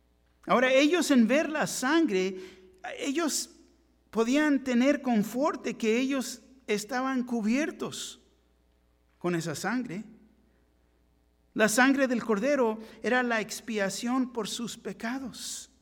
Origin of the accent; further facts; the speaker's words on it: Tijuana, Baja California, Mexico; Yo me recuerdo cuando era niño. De niño en Tijuana, tenía un gallo.